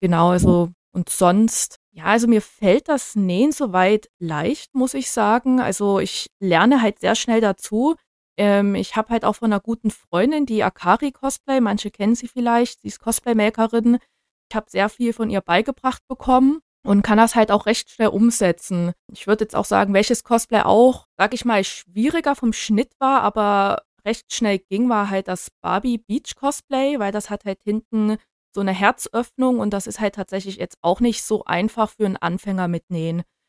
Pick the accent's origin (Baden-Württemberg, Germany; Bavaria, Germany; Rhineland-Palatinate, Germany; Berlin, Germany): Bavaria, Germany; now in Dresden, Germany; ich komme ja ursprünglich aus Bayern, aus einer kleineren Stadt.